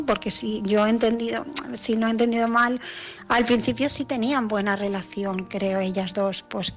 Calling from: Barcelona, Catalonia, Spain; de Barcelona

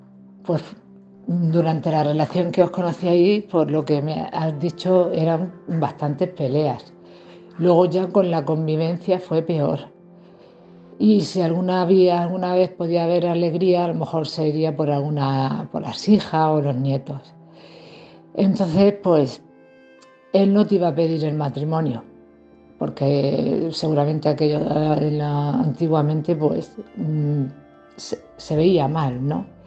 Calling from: Cartagena, Region of Murcia, Spain; de Cartagena.

